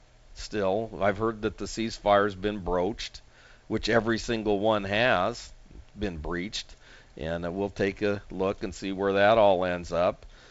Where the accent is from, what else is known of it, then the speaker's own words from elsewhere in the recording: United States; And I'm an American.